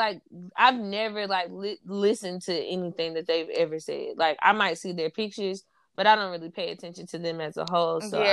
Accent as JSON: {"language": "English", "region": "North Carolina", "country": "United States", "said": "I was younger because I'm from North Carolina."}